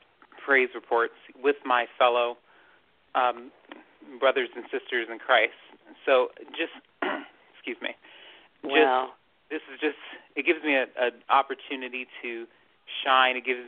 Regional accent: Maryland, United States; Yes, and, born and raised.

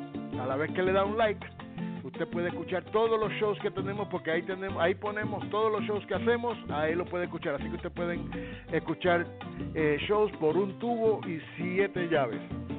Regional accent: Mayagüez, Puerto Rico; Eso, así, de donde soy yo.

